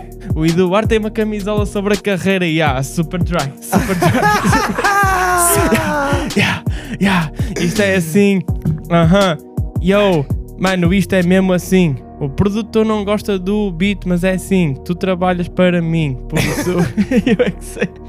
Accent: Vila Nova de Gaia, Porto, Portugal; Eu cresci em Gaia, cresci no rap, cresci a escrever, mano.

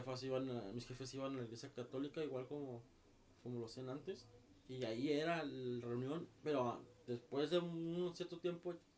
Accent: Mexico; Somos muy mexicanos y la mayoría en ese aspecto no suelta dinero

